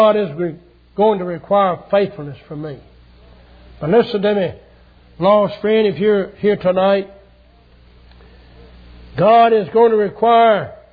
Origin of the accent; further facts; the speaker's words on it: the South, United States; I grew up in the South.